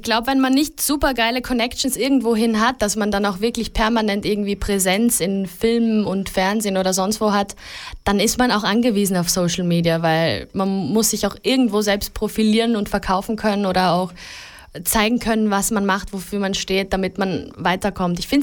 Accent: Deutschlandsberg, Styria, Austria; born there; Ich bin in Deutschlandsberg geboren und lebe in einem winzigen Dorf, dessen Namen niemand auf der Welt kennt.

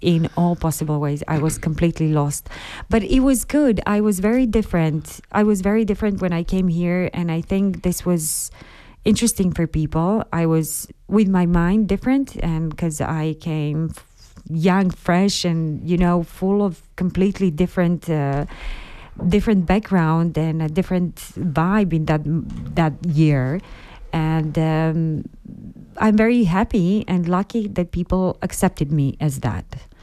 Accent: Montenegro; So originally I come from Montenegro.

